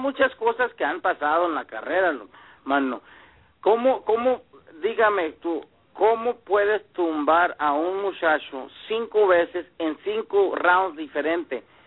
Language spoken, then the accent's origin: Spanish; Bakersfield, California, United States; porque yo me crié en Bakersfield, California